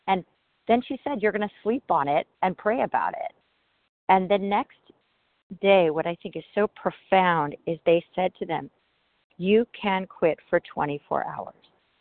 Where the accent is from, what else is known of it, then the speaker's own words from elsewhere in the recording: California, United States; from Southern California, gratefully recovered today